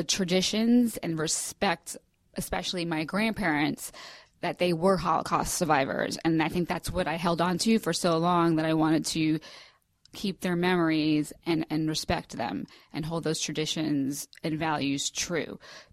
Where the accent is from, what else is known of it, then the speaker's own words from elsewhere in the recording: New York, United States; Well, I'm originally from the New York area, the greater New York area